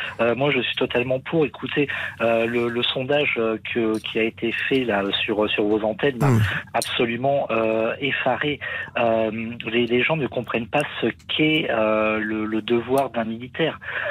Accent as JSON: {"language": "French", "country": "France", "said": "On est tous attristés en tant que Français"}